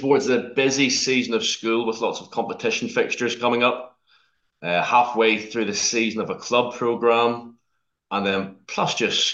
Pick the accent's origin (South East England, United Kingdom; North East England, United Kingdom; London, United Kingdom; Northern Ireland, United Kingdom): Northern Ireland, United Kingdom; Sorry about my accent. It's a pretty harsh, rash accent, I think. And I don't think you've had anybody from here on it before.